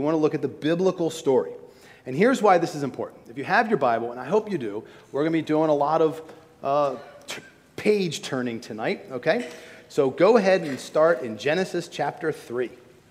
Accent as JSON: {"language": "English", "country": "United States", "tie": "born there", "said": "Even though my grandparents were born in other countries, I was born in America."}